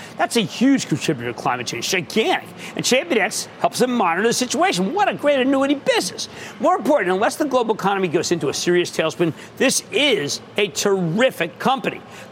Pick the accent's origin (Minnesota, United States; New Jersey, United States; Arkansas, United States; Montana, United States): New Jersey, United States; How about Joe in my home state of New Jersey?